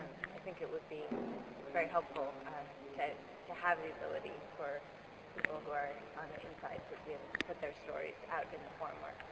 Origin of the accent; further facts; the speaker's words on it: Boston, Massachusetts, United States; from Boston.